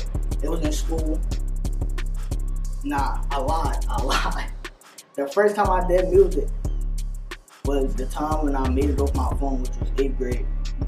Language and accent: English; Far Rockaway, New York, United States; From Far Rockaway, New York.